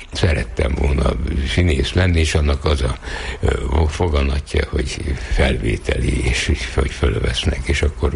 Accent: Budapest, Hungary; És akkor ott laktunk, és ott nőttem fel, onnan indultam el.

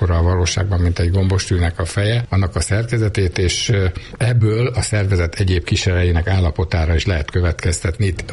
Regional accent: Gyula, Békés, Hungary; born there; Én Gyulán születtem

